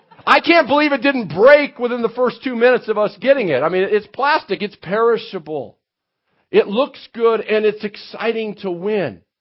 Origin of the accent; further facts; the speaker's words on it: Minnesota, United States; I grew up in Minnesota. I still don't understand, you know, anyway.